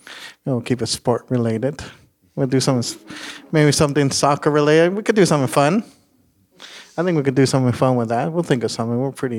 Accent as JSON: {"language": "English", "town": "Kwantlen First Nation", "region": "British Columbia", "country": "Canada", "said": "I'm so proud I'm from Kwantlen First Nation, and that this is my history, this is mom's history"}